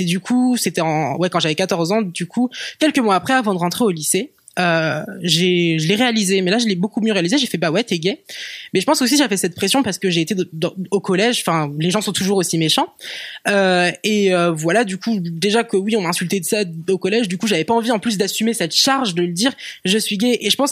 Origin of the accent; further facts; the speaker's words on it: Rennes, Brittany, France; J'ai grandi à Rennes, en Bretagne.